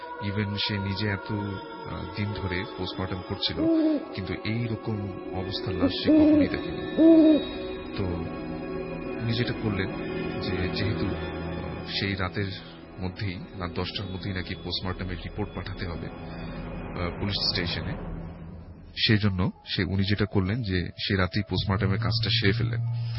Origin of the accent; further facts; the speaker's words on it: Dhaka, Dhaka Division, Bangladesh; পুরান ঢাকা থেকে এসেছি